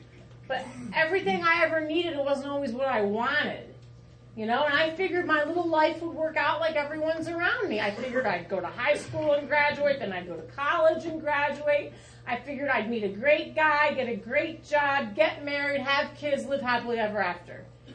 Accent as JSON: {"language": "English", "region": "East Coast", "country": "United States", "also_born_or_lived": "New Jersey / Pennsylvania / Connecticut / Rhode Island", "said": "I was born in New Jersey. I lived in Pennsylvania, Connecticut, Rhode Island. I'm from the East Coast."}